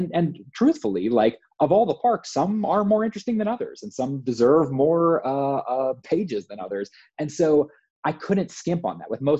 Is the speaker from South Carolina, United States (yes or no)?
yes; North Charleston, South Carolina, United States; if you walked outside of where I grew up in North Charleston, like you were in the woods.